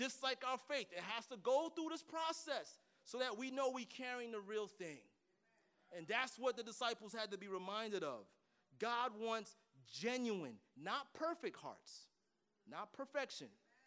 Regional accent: Brooklyn, New York, United States; I'm from Brooklyn.

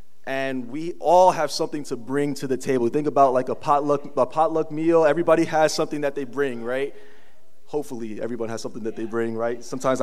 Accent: Staten Island, New York, United States; I'm from Staten Island. I'm actually in the Bronx, like now in region wise

